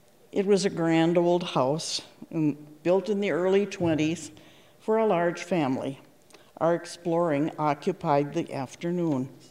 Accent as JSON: {"language": "English", "town": "Washburn", "region": "Wisconsin", "country": "United States", "said": "I'm from Washburn."}